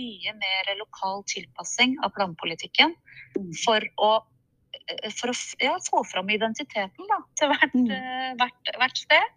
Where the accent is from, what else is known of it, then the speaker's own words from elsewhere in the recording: Enebakk, Akershus, Norway; Så selv så kommer jeg fra Enebakk.